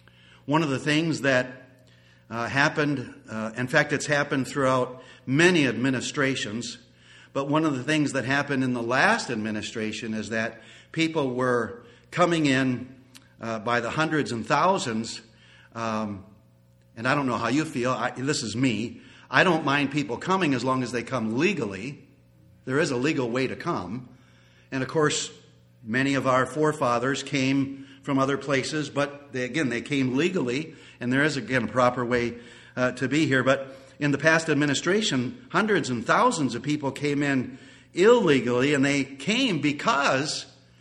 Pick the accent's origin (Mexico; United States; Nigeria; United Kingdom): United States; pride that I am an American. I belong in that country.